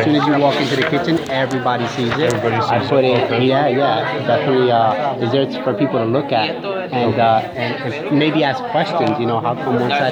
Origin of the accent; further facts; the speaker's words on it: New Bern, North Carolina, United States; also born or lived in Hartford; I grew up in New Bern and Hartford.